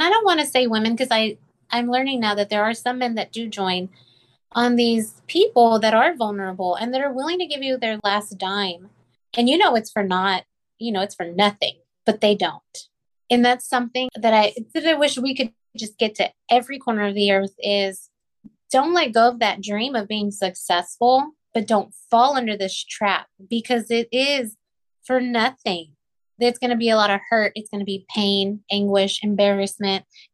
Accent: Texas, United States; I grew up in the Rio Grande Valley. It's like 99% Hispanic.

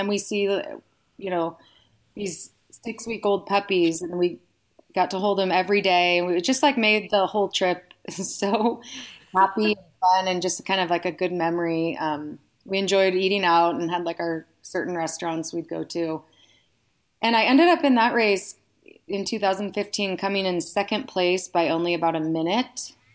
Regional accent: California, United States; now in Reno, United States; We actually are both California transplants. We moved to Reno in 2001. He's from San Diego and I'm originally from the Bay Area.

